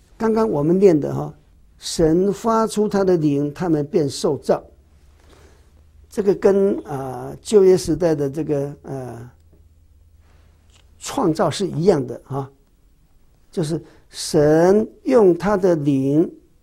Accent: China; 我们中国人说是蓝天碧海啊，那天是蓝色的。

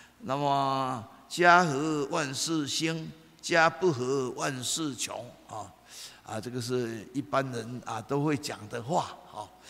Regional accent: Taiwan; 那么我们台湾人也讲了哈，啊，这个老公老婆床头打床尾和啊

